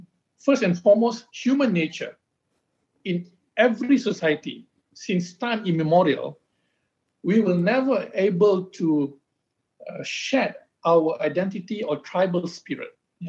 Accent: Gombak, Selangor, Malaysia; Like when I was growing up in Melawati in Gombak 20 years ago.

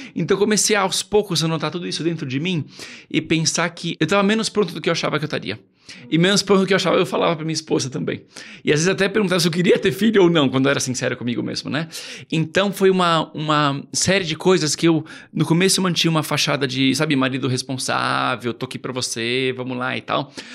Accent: São Paulo, Brazil; moved away as an adult; now in Rome, Italy; Eu nasci e cresci aqui em São Paulo, agora sou, fazem 13 anos, eu e minha esposa somos missionários em Roma, na Itália.

